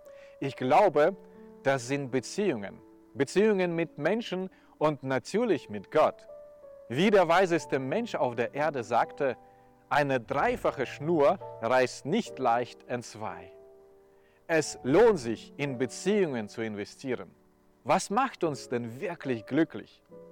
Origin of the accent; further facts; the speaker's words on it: Kazakhstan; Gerne denke ich an viele Erlebnisse aus meiner Kindheit in Kasachstan zurück, dem Land, in dem ich aufgewachsen bin.